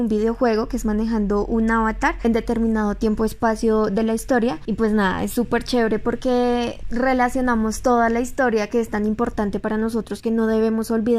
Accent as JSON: {"language": "Spanish", "town": "Manta", "region": "Cundinamarca", "country": "Colombia", "tie": "born or raised there", "also_born_or_lived": "Guateque, Boyacá", "said": "Yo nací en Guateque, Boyacá, y me crié mis primeros años en Manta, Cundinamarca"}